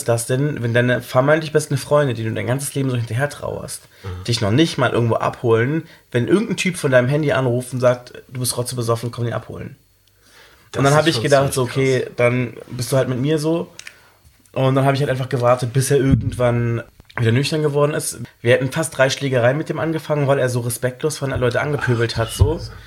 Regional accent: Cologne, North Rhine-Westphalia, Germany; Ich komme ursprünglich aus Köln, beziehungsweise habe da mal gewohnt, habe da eine tolle Zeit gehabt.

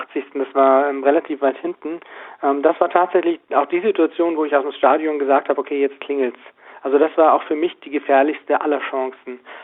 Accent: Moers, North Rhine-Westphalia, Germany; Ja, aus Moers.

